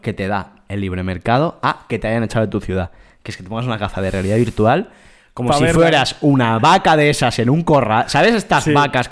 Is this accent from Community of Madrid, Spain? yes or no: no; Terrassa, Catalonia, Spain; Yo soy un aborigen de Tarrasa. Yo acepto esta realidad gris en la que vivo.